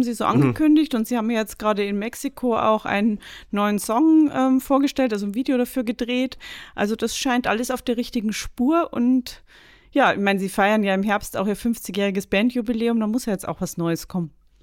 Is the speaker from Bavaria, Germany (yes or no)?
yes; Bavaria, Germany; Anfang Juni sind wir in Bayern, da freue ich mich natürlich besonders, meine alte Heimat.